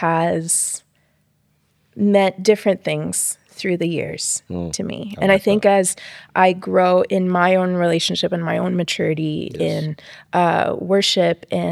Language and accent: English; El Salvador; Yeah, so I'm from El Salvador. And in El Salvador, back then, there weren't any like female worship leaders.